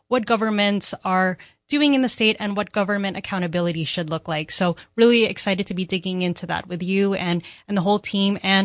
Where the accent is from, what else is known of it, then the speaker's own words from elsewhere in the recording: Jersey City, New Jersey, United States; also born or lived in Rockland County; So I'm originally from Jersey City in New Jersey, but I actually spent my high school years in the 845.